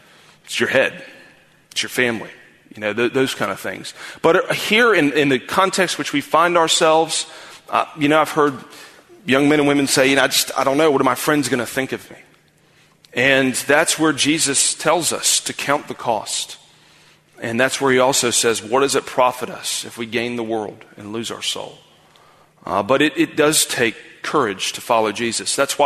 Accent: Greenville, United States; Another time I was doing some evangelism in my hometown, downtown Greenville

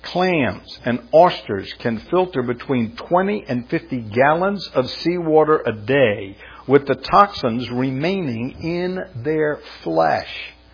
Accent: Florida, United States; Now, I grew up in Florida, and let me tell you, if this were to go on in Florida, it would kill all kinds of industry.

